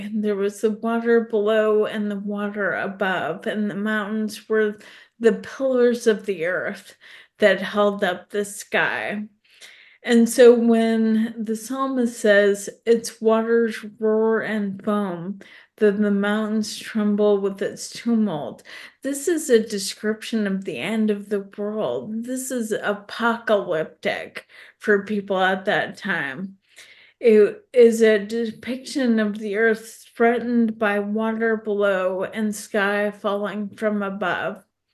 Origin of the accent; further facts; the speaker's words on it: Alaska, United States; I grew up in Alaska, and there were a lot of earthquakes there